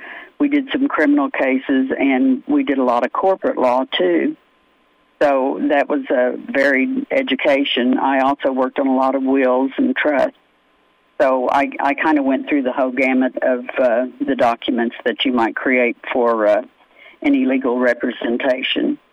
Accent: Sand Springs, Oklahoma, United States; now in Osage County, United States; First of all, I was born and raised in Sand Springs and graduated from Charles Page High School.

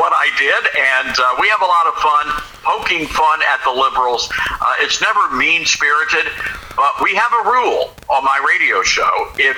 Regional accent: Memphis, Tennessee, United States; And Tom, now I'm back home in my home town. I returned back to Memphis and I bought the News Talk radio station here.

